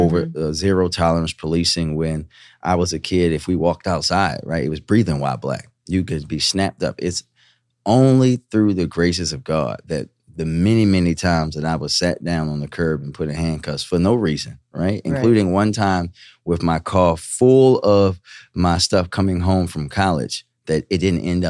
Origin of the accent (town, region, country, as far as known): Baltimore, Maryland, United States; born or raised there